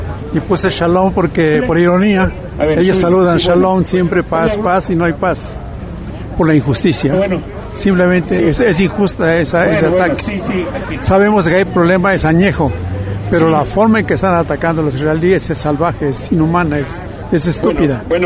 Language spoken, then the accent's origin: Spanish; Mexico; Y por eso estoy aquí, soy mexicano.